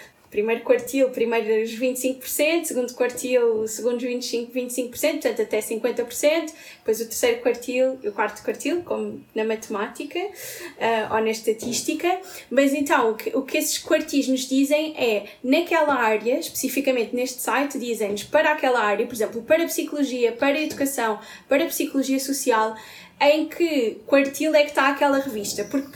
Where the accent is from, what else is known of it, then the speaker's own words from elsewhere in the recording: Portugal; se nós somos de Portugal e publicamos numa revista brasileira, isso já conta como uma revista estrangeira.